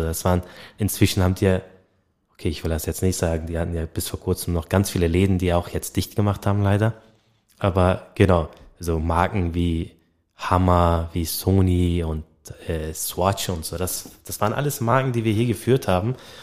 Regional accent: Hamburg, Germany; Ich mochte das irgendwie gar nicht mehr, obwohl Hamburg meine Heimat ist.

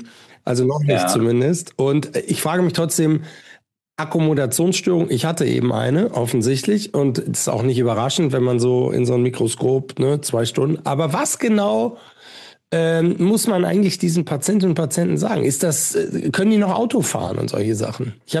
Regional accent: Münster, North Rhine-Westphalia, Germany; Ich bin ja auch Fahrradfahrer, weil ich bin ja auch Münsteraner.

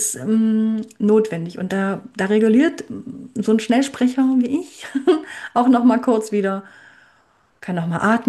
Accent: Saxony, Germany; Ich bin aus Sachsen, ne?

